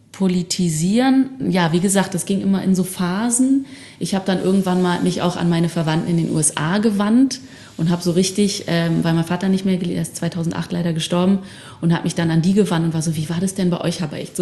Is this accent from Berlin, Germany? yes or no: yes; Berlin, Germany; Im behüteten Charlottenburg.